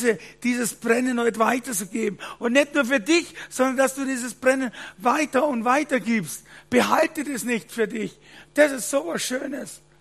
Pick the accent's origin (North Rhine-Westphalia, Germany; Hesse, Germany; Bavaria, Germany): Bavaria, Germany; wie wir Männerleid, sagt man bei uns in Bayern.